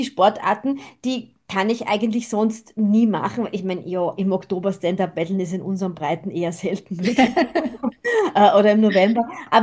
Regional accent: Burgenland, Austria; Bei uns im Burgenland gibt es zum Beispiel Yoga am See.

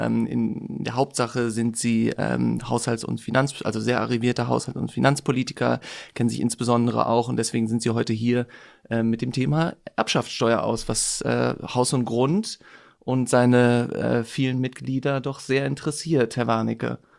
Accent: Berlin, Germany; okay, so also Christoph Meyer und ich kommen aus Berlin.

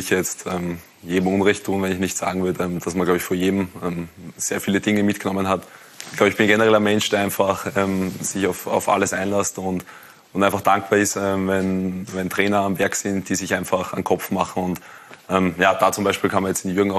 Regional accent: Lower Austria, Austria; ich komme aus dem Bezirk Wiener Neustadt

